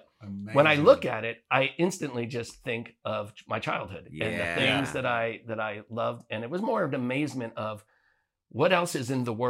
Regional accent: New Jersey, United States; I mean, I grew up in New Jersey, okay?

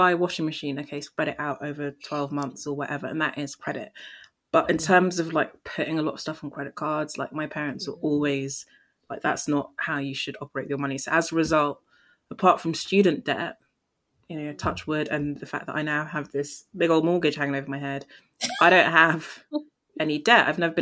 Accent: Nigeria; so I'm Nigerian, so I'm coming from like a Black West African background

